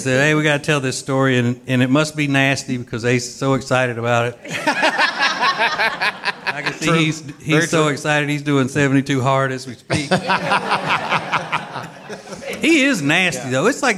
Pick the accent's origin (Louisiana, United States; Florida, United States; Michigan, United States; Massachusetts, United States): Louisiana, United States; I'm from Louisiana.